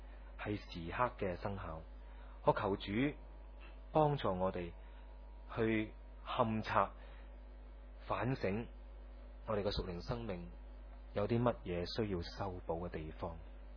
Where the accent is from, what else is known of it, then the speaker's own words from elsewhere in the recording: China; 我们中国人呢就最论尽这样东西的，不喜欢人提的。